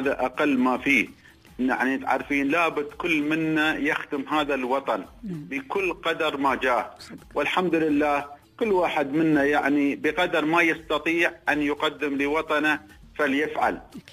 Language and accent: Arabic; Dubai, United Arab Emirates; والحين في دبي ما شاء الله عندنا في دبي عم البلد الحمد لله